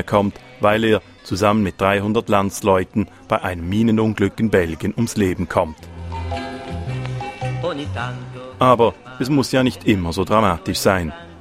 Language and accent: German; Rome, Lazio, Italy; moved away as an adult; now in Bern, Switzerland; Ich stieg in Bern, wo ich arbeitete, ein und war am nächsten Tag in Rom, wo meine Heimat war.